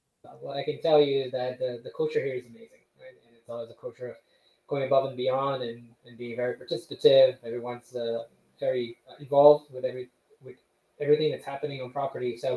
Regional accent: Brazil; also born or lived in Montreal, Canada; And I was brought up in Brazil, but I was also brought up in Canada. So part of my childhood was actually in Montreal, which means that I speak French.

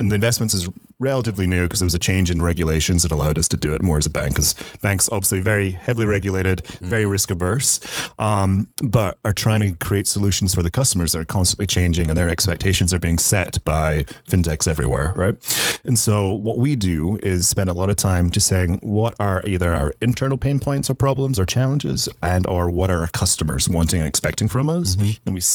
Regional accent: Scotland, United Kingdom; moved away as an adult; now in Minneapolis, United States; I'm not. I'm originally from Scotland.

